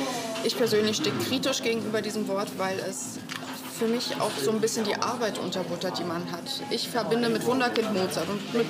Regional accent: Teltow, Brandenburg, Germany; Ich komme aus Teltow. Das ist eine ruhige Stadt, die wird jetzt immer größer. Als wir da hingezogen sind, gab es noch ein Maislabyrinth. Da stehen jetzt Häuser.

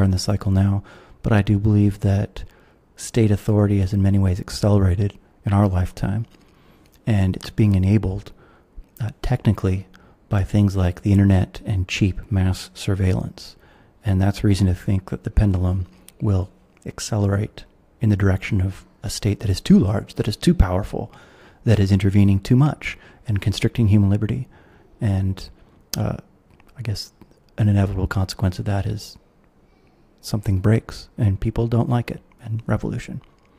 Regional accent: United States; now in Singapore; I'm an American, you can tell from my accent. Even though I live in Singapore, I'm an American

